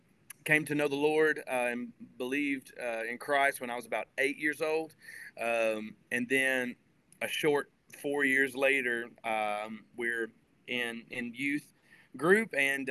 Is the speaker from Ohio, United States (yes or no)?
no; Wynn, Arkansas, United States; I'm from Wynn, Arkansas, born and bred just about. My mom was born in Wynn. My dad is from Parkin.